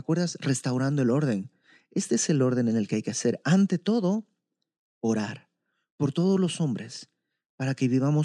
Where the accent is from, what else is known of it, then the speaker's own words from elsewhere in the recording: Bolivia; now in Mexico; Yo no soy mexicano, yo soy de Bolivia, pero fue aquí en México